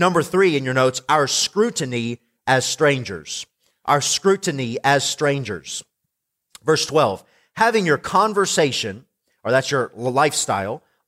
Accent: Tennessee, United States; also born or lived in Indiana; I was born in Indiana, lived there till I was just after fifth grade, and we moved to Tennessee, where my parents still live in the same house.

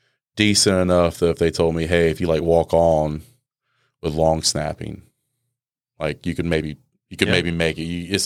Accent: United States; No, yeah, I'm a local guy.

